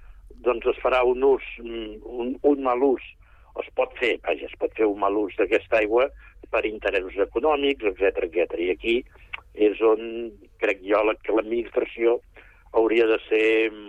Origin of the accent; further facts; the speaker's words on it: El Prat de Llobregat, Catalonia, Spain; Jo, com heu dit, soc del Prat.